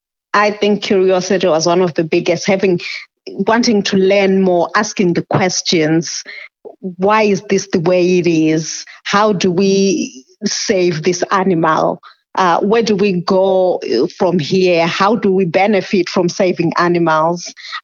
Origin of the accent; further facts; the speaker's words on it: Zimbabwe; because I grew up in Zimbabwe